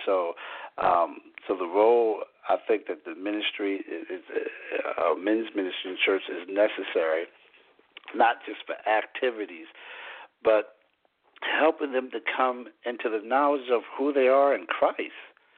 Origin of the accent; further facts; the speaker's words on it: Pasadena, Maryland, United States; I was born and raised in Pasadena, Maryland, with a loving family.